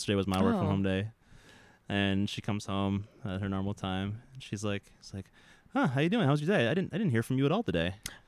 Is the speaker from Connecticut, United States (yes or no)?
yes; Connecticut, United States; Yeah, so none of these, I mean, I grew up in Connecticut, so everyone I knew.